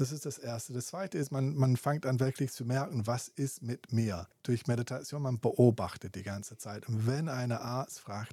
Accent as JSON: {"language": "German", "region": "South West England", "country": "United Kingdom", "second_language": "German", "said": "Ich komme aus Südwestengland und in Südwestengland, in Cornwall, alle Wellen reiten."}